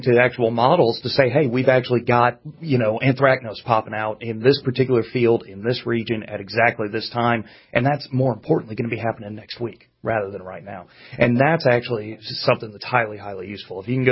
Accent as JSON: {"language": "English", "region": "New York", "country": "United States", "lives_now": "North Carolina, United States", "said": "So I live a little west of Raleigh-Durham, Chapel Hill area, kind of out in the country there, and originally from upstate New York."}